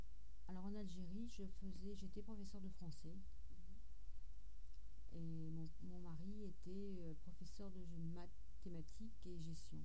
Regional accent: Le Havre, Normandy, France; born there; Je suis née au Havre, je suis bretonne et normande, et je n'ai connu l'Algérie qu'en 1972.

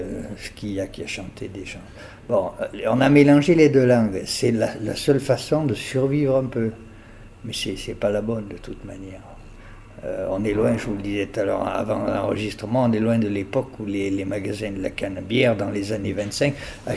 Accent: France; first language Occitan; je pense que la langue d'oc est au cimetière. Bon, je suis à 65 ans encore, ça a été ma langue maternelle

